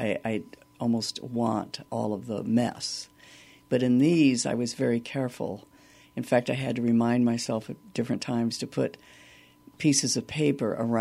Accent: West Lafayette, Indiana, United States; Well, as a child, I grew up in West Lafayette, Indiana.

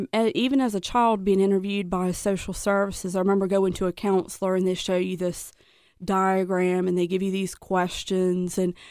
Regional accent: Alberta, Virginia, United States; I am from the North Carolina border, so I am from Virginia, but it's Southside, Virginia, and it's from Alberta, Brunswick County, the home of Brunswick stew, which I love. And I grew up in a small town.

